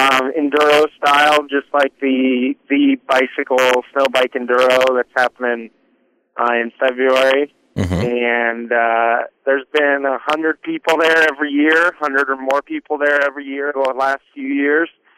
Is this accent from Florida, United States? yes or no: no; Colorado, United States; now in Minneapolis, United States; Yeah, I'm from Colorado over to Minneapolis now.